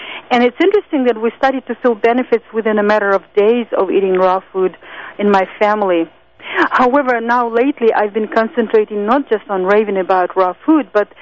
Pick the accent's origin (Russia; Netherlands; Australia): Russia; now in United States; I'm an immigrant from Russia, and in Russia we have a horrible diet. When we came to the United States, we embraced horrible American diets